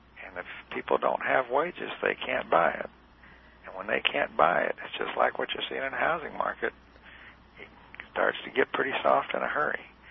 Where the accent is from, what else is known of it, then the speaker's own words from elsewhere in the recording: the South, United States; Well, I grew up in the South, and I know what you're talking about.